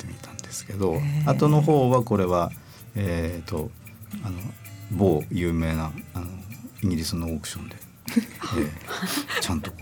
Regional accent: Iwate, Japan; あの僕ちなみに岩手県出身なんですけども、

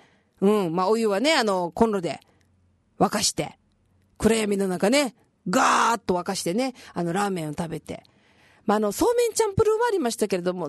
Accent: Tokushima, Japan; 僕は生まれ育ちが四国の徳島県だったので、台風はいつも強い勢力を保ったまま上陸してきました。

